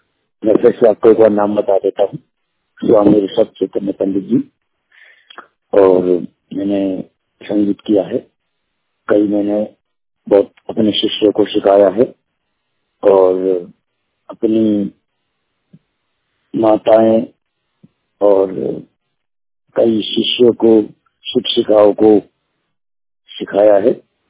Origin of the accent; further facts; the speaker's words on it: Aligarh, Uttar Pradesh, India; जिला अलीगढ़ का रहने वाला हूँ एवं मैंने वृंदावन से थोड़ी बहुत पढ़ाई की हुई है